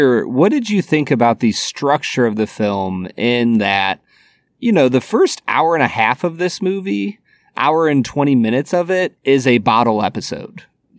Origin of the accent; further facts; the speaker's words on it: United States; just watching it as a American who only speaks English